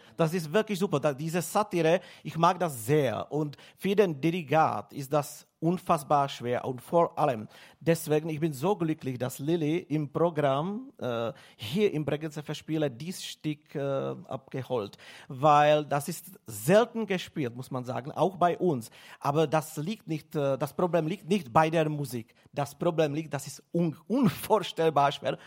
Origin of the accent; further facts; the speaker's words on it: Prague, Czechia; born there; German is a second language; Ja, ich bin aus Prag geboren eigentlich.